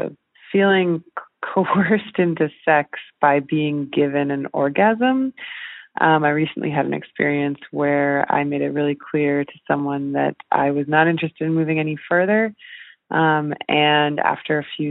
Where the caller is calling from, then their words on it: Australia; calling from Australia